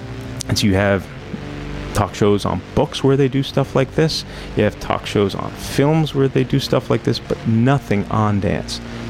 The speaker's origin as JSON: {"language": "English", "country": "Canada", "said": "I tend to ascribe it to being Canadian"}